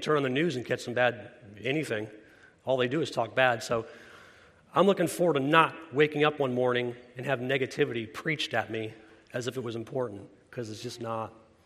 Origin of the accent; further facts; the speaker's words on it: Spring Hill, Florida, United States; Now, I grew up in Spring Hill, Florida.